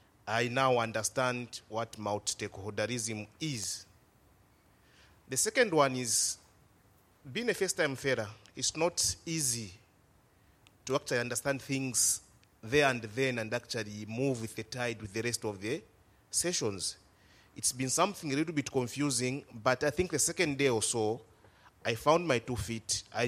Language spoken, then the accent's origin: English; Zambia; from Zambia, first time fellow